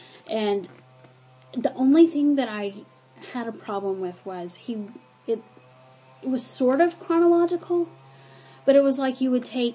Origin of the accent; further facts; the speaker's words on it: Mississippi, United States; now in Houston, United States; I grew up in Mississippi, and in Houston we're only about 45 minutes from the Gulf Coast.